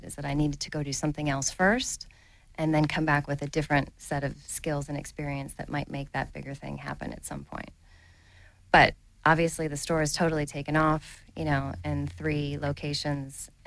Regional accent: Cleveland, Ohio, United States; moved away as an adult; I moved here from Cleveland, Ohio 17 years ago last month and came to go to school at FITM

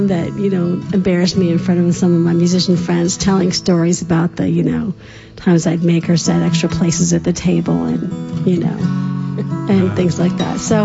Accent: Indiana, United States; now in Riverside, United States; I came from Indiana, a plant biochemist

